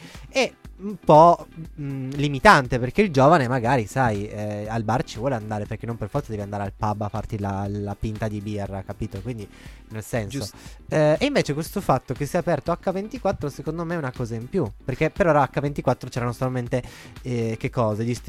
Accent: Turin, Piedmont, Italy; perché io da buon torinese il caffè lo piglio tutte le ore

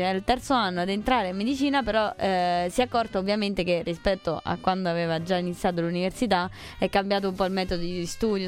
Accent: Piedmont, Italy; Ti correggo, io da piemontese.

